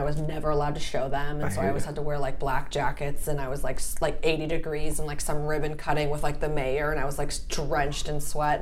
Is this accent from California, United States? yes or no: yes; Coronado, California, United States; Yeah, so I'm from San Diego. I'm from Coronado